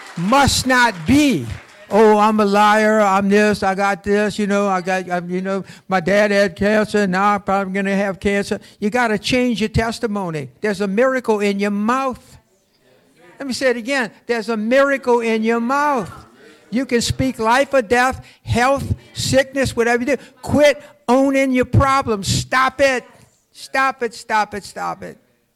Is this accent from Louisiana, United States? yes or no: yes; Algiers, Louisiana, United States; I'm from Algiers, Louisiana.